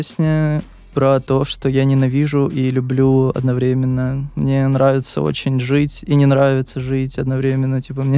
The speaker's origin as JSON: {"language": "Russian", "region": "Moscow", "country": "Russia", "said": "Я с Москвы. И я ненавижу этот город, мне не нравится."}